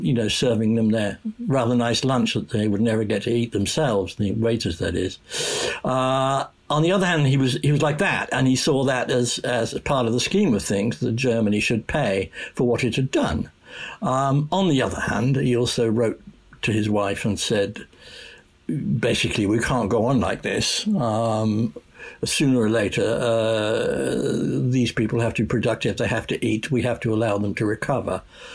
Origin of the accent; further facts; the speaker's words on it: United Kingdom; which we all know, being British, but they had to find out.